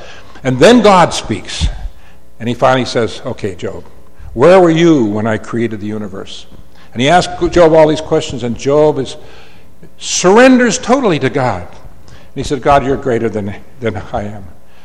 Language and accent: English; United States; And I'm an American